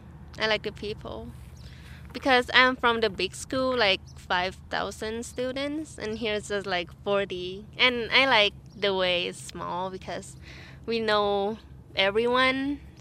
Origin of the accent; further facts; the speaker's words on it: Bangkok, Thailand; now in Judith Gap, United States; I'm from Bangkok, Thailand, and now I'm in Judith Gap, Montana.